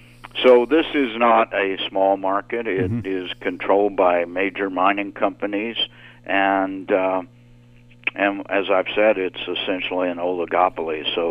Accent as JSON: {"language": "English", "country": "United States", "tie": "born or raised there", "said": "You know, as an American kid growing up in the 60s, we all knew about 20 Mule Team Borax."}